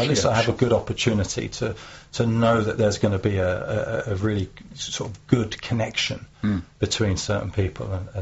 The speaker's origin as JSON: {"language": "English", "town": "New Eltham", "region": "London", "country": "United Kingdom", "tie": "born or raised there", "said": "Well, I grew up in New Alton, which is just over the hill from Chislehurst"}